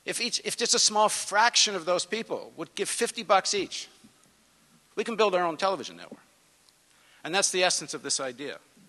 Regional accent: Canada; I'm Canadian, but half of our group now is based in U.S.

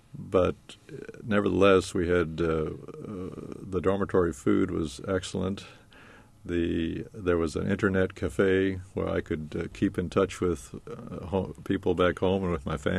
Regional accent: Nebraska, United States; I grew up in Nebraska.

